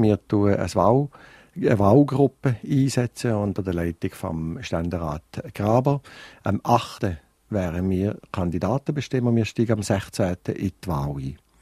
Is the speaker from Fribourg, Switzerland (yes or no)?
yes; Fribourg, Switzerland; Ich bin in Freiburg aufgewachsen, habe in Freiburg sowohl das Collège Saint-Michel gemacht, bin nachher in der Uni gewesen, habe mein Anwaltspraktikum in Freiburg gemacht und habe in Freiburg dissertiert und habe eigentlich 20 Jahre lang in Freiburg